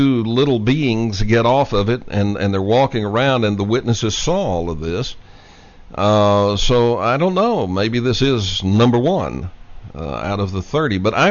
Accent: Texas, United States; But now, look, as a Texan, let me tell you, it's Monahans.

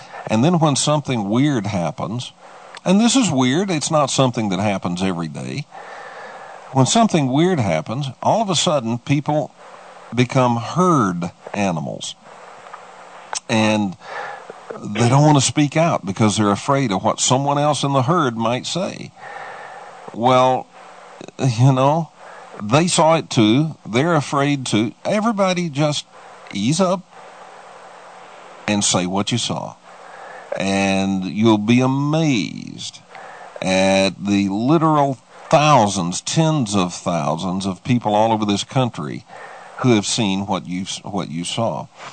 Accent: United States; you're an American, I'm an American.

